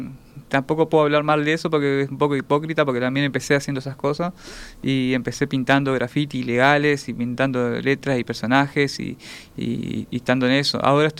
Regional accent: Salto, Uruguay; born there; Nací en Salto en el 86, bueno, fui a colegio católico

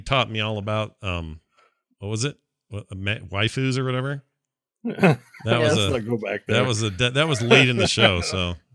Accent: Provo, Utah, United States; now in St. George, United States; I am too from good old Utah. I grew up in the Provo area, and I've lived the past year, 10 years in St. George.

